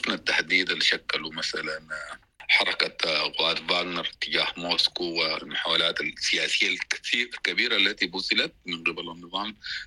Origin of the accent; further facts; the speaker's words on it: Sudan; عجز الحكم بتاع القانون كثقافة بيننا كسودانيين